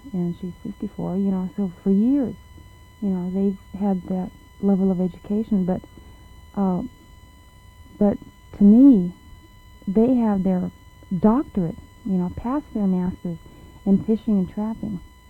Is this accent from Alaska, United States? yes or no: yes; Alaska, United States; the one big reaction after they found out that I was from Alaska was that, oh, you must be really wealthy.